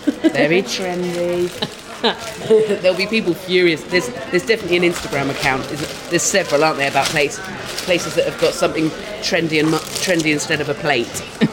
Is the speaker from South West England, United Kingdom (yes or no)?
yes; South West England, United Kingdom; I grew up in the West Country